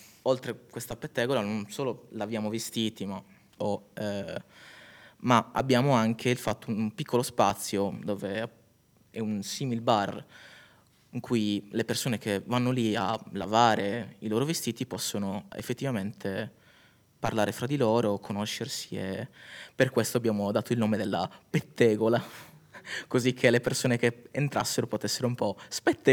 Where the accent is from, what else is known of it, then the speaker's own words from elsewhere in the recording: Sardinia, Italy; moved away as an adult; mi sono trasferito qui a maggio, dall'Italia. Se non avete capito l'accento, sì, sono della Sardegna.